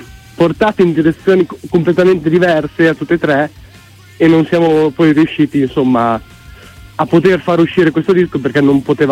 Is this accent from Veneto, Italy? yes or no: no; Emilia-Romagna, Italy; da romagnolo il numero 13 non è proprio la mia pronuncia migliore